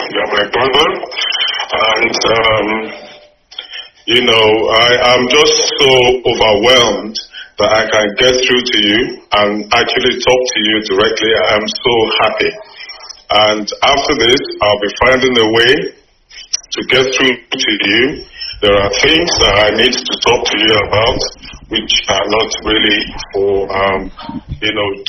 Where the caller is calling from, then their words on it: London, United Kingdom; I'm calling you from South East London.